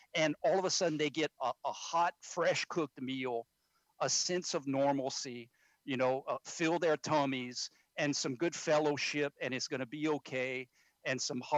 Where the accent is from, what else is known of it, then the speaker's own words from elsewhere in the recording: Delcom, Louisiana, United States; And my hometown, I come from a little small town of Delcom. It's called Delcom, Louisiana.